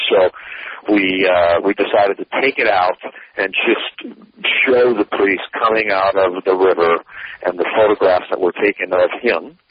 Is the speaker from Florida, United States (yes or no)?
yes; Jacksonville, Florida, United States; Yesterday, Easter Sunday, it was shown here in my hometown in Jacksonville at 3 o'clock